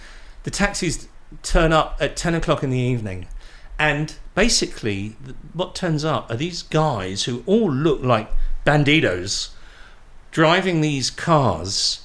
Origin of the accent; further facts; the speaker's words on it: Portsmouth, South East England, United Kingdom; we played a show down my hometown of Portsmouth.